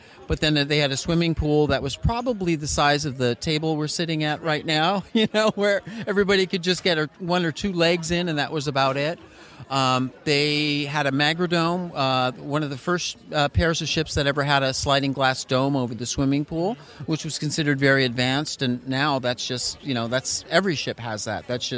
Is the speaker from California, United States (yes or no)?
yes; Los Angeles, California, United States; Yeah, well, for me, I grew up in Los Angeles